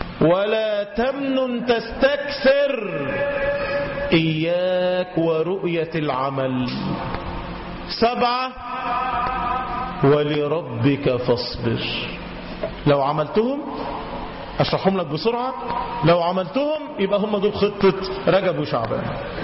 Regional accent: Cairo, Cairo Governorate, Egypt; ورحت أصلي في مسجد في مدينة مصر عندنا في القاهرة

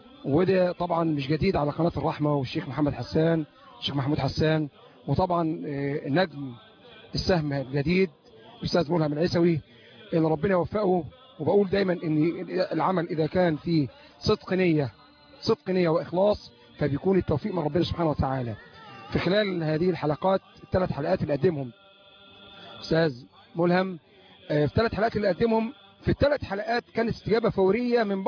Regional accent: El Qanater El Khayreya, Qalyubia, Egypt; لاسوس مركز القناطر الخيريه

